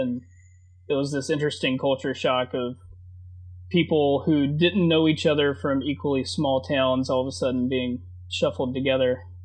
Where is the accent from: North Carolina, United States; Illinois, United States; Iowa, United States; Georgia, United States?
North Carolina, United States; Denton; I grew up in a tiny town that no one has ever heard of before called Denton, North Carolina, like Denton, Texas, but the opposite.